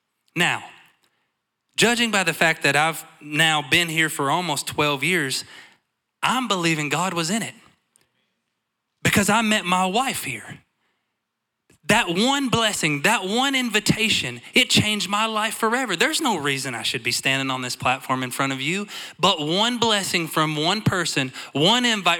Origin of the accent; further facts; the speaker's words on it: United States; I'm from Clay County. I just thought you just shove it and it just closes hard.